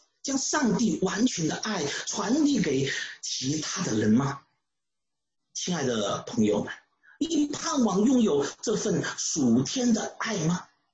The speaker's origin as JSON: {"language": "Chinese", "country": "China", "said": "这就是我们中国人说的患难才能见真情"}